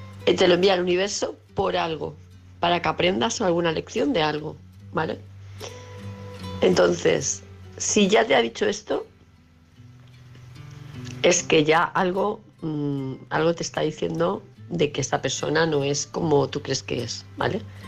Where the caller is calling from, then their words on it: Palma de Mallorca, Balearic Islands, Spain; de Palma de Mallorca.